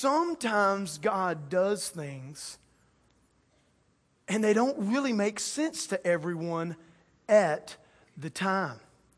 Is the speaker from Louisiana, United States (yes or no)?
yes; Louisiana, United States; So I'm from Louisiana. We like live in swamps, so it's like mud's everywhere.